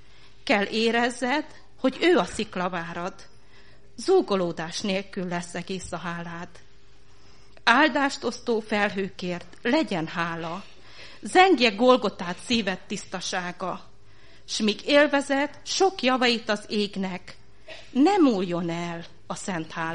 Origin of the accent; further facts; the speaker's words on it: Zalău, Sălaj, Romania; also born or lived in Satu Mare; úgy mondom ezt, mint aki Szatmáron születtem, igaz, hogy egy éves koromban elköltöztünk Zilanra.